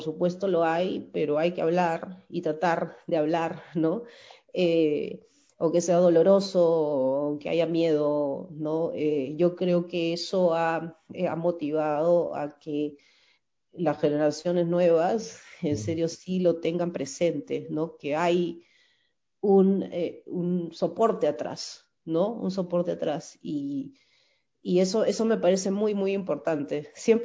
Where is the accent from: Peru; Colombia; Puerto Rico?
Peru; now in United States; he publicado en Perú, pero con las reediciones de Estados Unidos, igual sigo, o sea, sigo siendo peruana y sigo perteneciendo a la literatura peruana